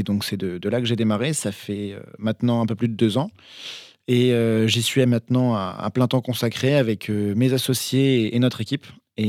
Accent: Blois, Centre-Val de Loire, France; Je suis né à Blois où j'ai fait toute ma scolarité et c'est pour mes études supérieures que j'ai quitté la ville tout simplement. Je suis allé à Bordeaux 3 ans

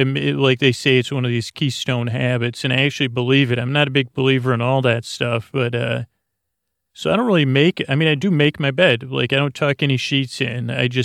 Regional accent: Syracuse, New York, United States; let me take you all the way to Central New York to the 315 area code where I grew up in Syracuse, New York.

